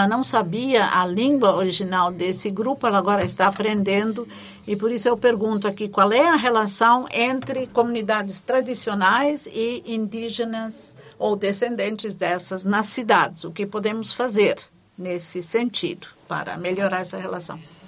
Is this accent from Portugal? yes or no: no; Bavaria, Germany; Portuguese is a second language; eu sou da região de Nürnberg e tive várias vezes em Manaus.